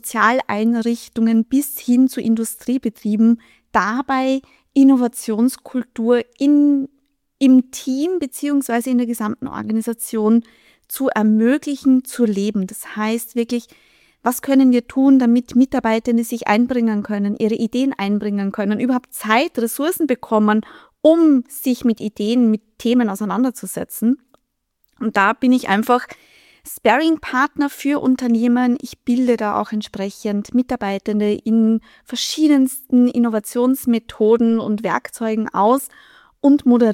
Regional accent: Styria, Austria; Ja, ich kann meistens nicht verbergen, woher ich komme. Ich komme aus Österreich, genauer gesagt aus der grünen Steiermark in der Nähe von Graz.

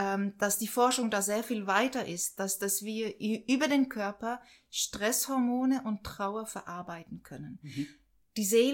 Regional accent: Switzerland; accent: Swiss; now in Germany; Ich bin Schweizerin.

